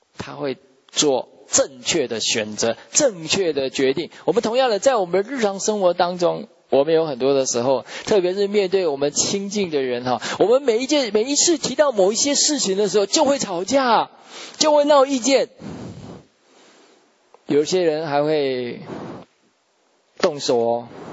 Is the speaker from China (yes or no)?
yes; China; 你给我们中国人讲说劣根性哈